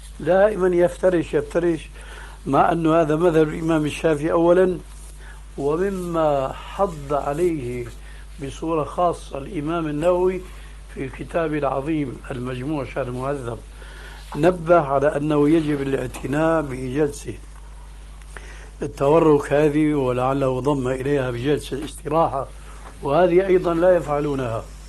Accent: Syria; أما جماهير الناس كما يقولون عندنا في سوريا

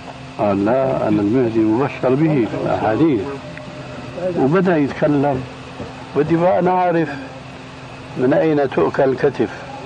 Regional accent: Damascus, Damascus Governorate, Syria; كان يجوا ناس عندنا في دمشق

